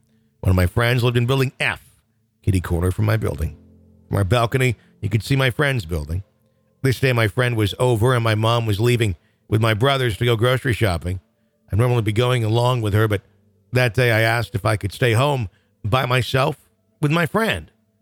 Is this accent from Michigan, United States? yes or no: yes; Oswego, Michigan, United States; The apartment complex is located in Corunna, Michigan, which is next to my hometown of Oswego, Michigan.